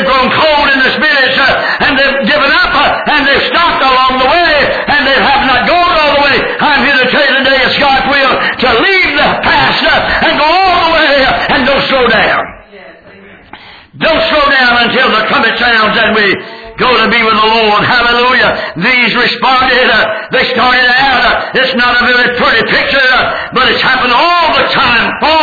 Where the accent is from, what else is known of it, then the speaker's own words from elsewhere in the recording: North Carolina, United States; In fact, we came from North Carolina to our church. Early in the 30s, 1932.